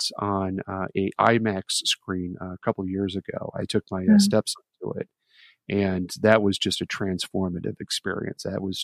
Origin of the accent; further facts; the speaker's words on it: Chicago, Illinois, United States; I'm truly guilty about the whole rest thing because I come from Chicago.